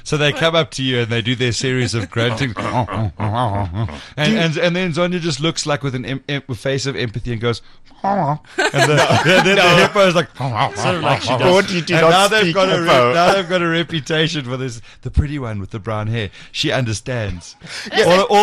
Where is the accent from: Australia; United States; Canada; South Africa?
South Africa; I'm from South Africa